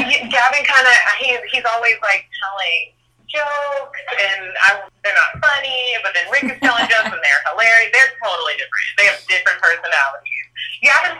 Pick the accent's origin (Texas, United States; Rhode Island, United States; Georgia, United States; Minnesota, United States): Georgia, United States; Atlanta; I'm from Atlanta.